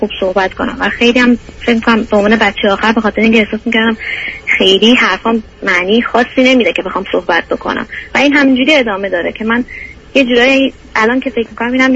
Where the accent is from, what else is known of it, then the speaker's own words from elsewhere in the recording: Iran; moved away as an adult; now in New York, United States; الان 28 سالمه، مدت 5 سال نیمی که از ایران اومدم، امریکا نیویورک هستم.